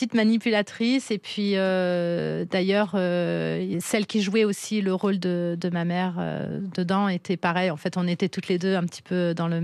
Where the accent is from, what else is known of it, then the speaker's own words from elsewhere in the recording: Saint-Gens, France; c'est vrai que j'ai grandi à Saint-Gens, entourée de nature, entourée d'animaux.